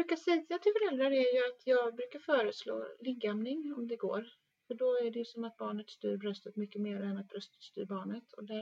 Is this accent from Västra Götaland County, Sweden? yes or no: yes; Gothenburg, Västra Götaland County, Sweden; jag gick över Kungstorget hemma i Göteborg.